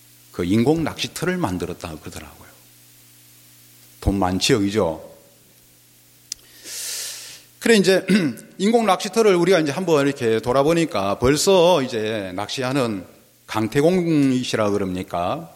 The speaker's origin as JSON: {"language": "Korean", "town": "Beolgyo", "region": "South Jeolla", "country": "South Korea", "said": "저는 벌교에서 왔는데 우리 벌교는 꼬막 도시 아닙니까? 그래서 이제 뭐 남도니까요."}